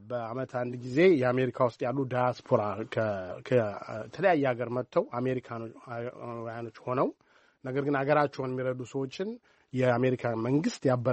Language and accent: Amharic; Addis Ababa, Ethiopia; እዛ ተወልጄ ወደ አዲስ አበባ የመጣሁት ሁለት አመት ይያለ ነው ስለዚህ አዲስ አበባ ነው ያደኩት ነው አዲስ አበባ ልጅ ነኝ መርካቶ ነው ሰፈሬ መሳለሚያ